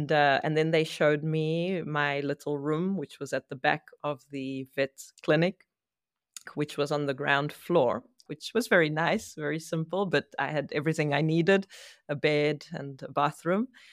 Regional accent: South Africa; I was born in South Africa in a family of three sisters, and we were always outdoors.

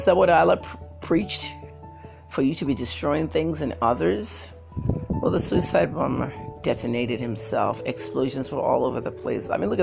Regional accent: Nigeria; also born or lived in United States; I'm a Nigerian journalist trained in the United States and lived there in North America for 35 years. I'm 54.

